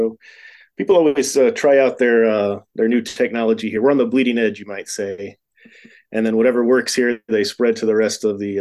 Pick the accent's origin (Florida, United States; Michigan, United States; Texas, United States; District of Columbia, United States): Florida, United States; Tampa; now in Las Vegas, United States; No, I grew up in Tampa, Florida, death metal capital of the world.